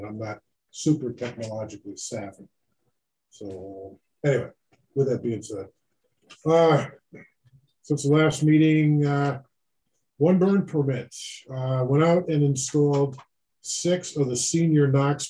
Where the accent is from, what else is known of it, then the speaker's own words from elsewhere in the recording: Vernon, Connecticut, United States; where I come from Vernon, most seniors live in some sort of housing facility.